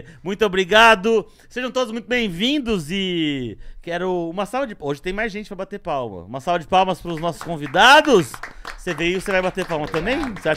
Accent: São Paulo, Brazil; Eu tô há 10 anos aqui, eu sou paulista.

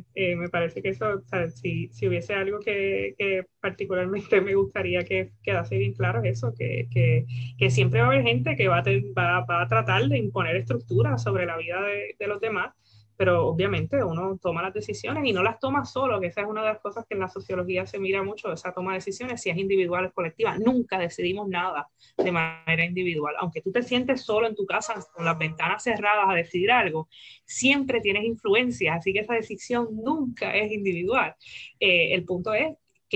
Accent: Isabela, Puerto Rico; para mí como puertorriqueña de Isabela

